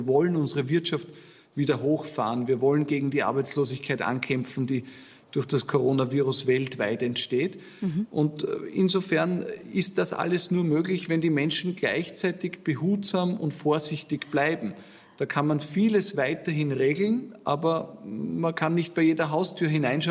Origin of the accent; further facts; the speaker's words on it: Austria; sind die Kriterien bei uns in Österreich nicht andere als in Deutschland.